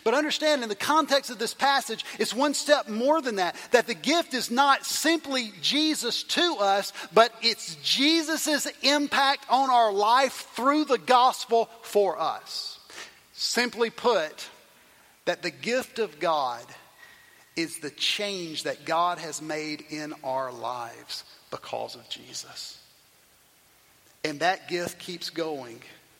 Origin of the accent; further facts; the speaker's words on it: Tylertown, Mississippi, United States; I grew up in Tylertown Baptist Church, a little Baptist church in South Mississippi, a little town that I grew up in.